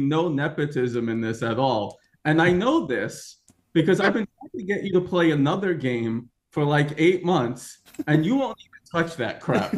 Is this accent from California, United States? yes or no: no; New York, United States; now in Boston, United States; I'm from New York. I'm currently near Boston now, but the Northeast isn't really known for AAA game development.